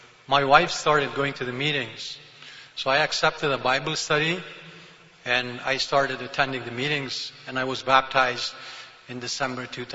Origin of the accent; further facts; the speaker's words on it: Afghanistan; now in Canada; I was born in the Republic of Afghanistan, which borders in Iran and Pakistan. I was raised there by my family as a Muslim.